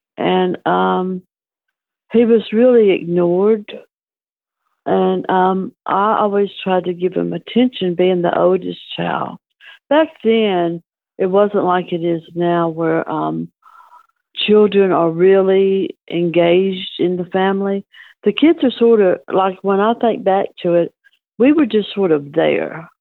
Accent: Nashville, Tennessee, United States; born there; I was born in Nashville. My mom was married to my dad, and then they split up.

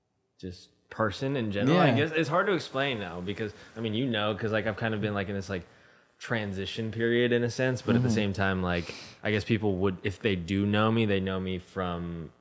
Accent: San Diego, California, United States; now in Los Angeles, United States; I'm from San Diego. Gotcha. So, not too far away.

